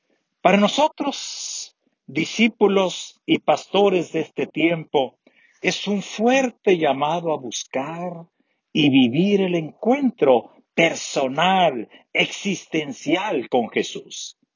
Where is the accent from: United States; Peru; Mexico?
Mexico; Granados, Sonora; Estoy haciendo esta grabación desde mi tierra, Granado, Sonora